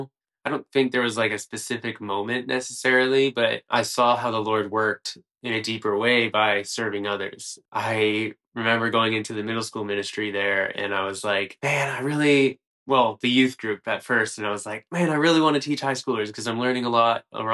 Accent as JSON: {"language": "English", "region": "Kansas", "country": "United States", "tie": "born or raised there", "said": "Yeah, so I'll go ahead and start. I grew up in Kansas. And grew up in a Christian home."}